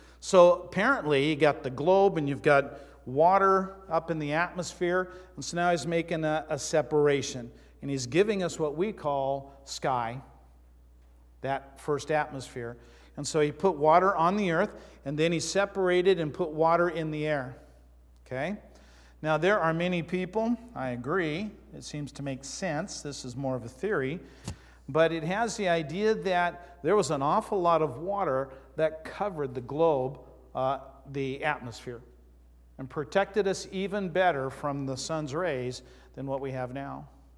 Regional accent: Arizona, United States; I'm from Arizona.

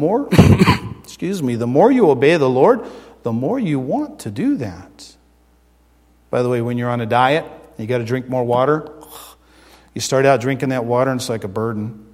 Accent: Arizona, United States; I mean, I'm from Arizona. And when you see a fountain in the desert, it's just really cool.

